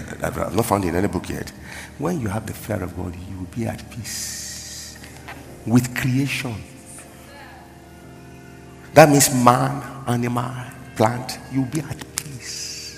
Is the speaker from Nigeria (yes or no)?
yes; Nigeria; Nigeria is blessed that I'm a Nigerian.